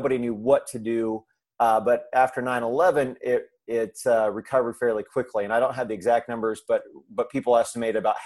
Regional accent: Indiana, United States; I'm from Indiana originally.

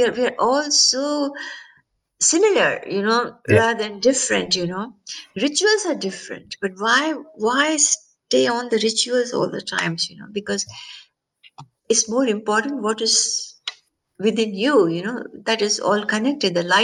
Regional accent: India; born there; And I was born in India.

